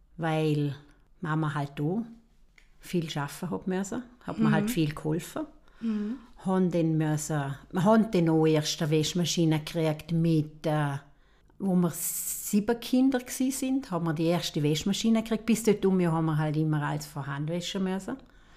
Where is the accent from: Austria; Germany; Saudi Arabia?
Austria; Rankweil, Vorarlberg; also born or lived in Feldkirch / Walsertal; Ich bin in Feldkirch auf die Welt gekommen, 1950. Bin dann aufgewachsen im Walsertal und habe die ersten 6 Jahre dort verbracht. Danach bin ich auf Rankwil gekommen.